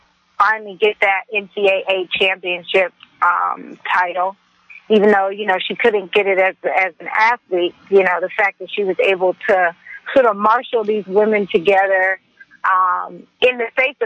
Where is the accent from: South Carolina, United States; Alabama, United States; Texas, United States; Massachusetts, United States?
South Carolina, United States; I'm from South Carolina, so forgive me, because I know most people don't call it USC.